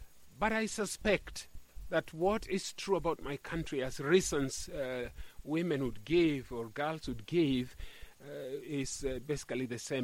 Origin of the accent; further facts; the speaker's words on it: Kenya; Well, I come from Kenya